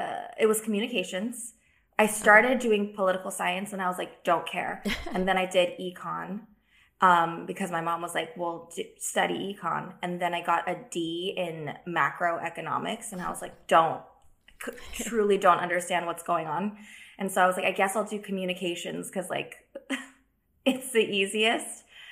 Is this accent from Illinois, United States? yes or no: no; Diamond Bar, California, United States; I grew up in Diamond Bar. And I went to school. I moved around quite a bit, but it was all in that area of Hacienda Heights, Roland Heights, Diamond Bar, you know, where all the Asians are.